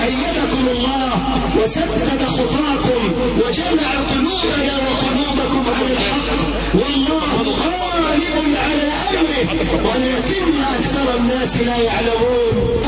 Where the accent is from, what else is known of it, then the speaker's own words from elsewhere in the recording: Egypt; بلادنا مصر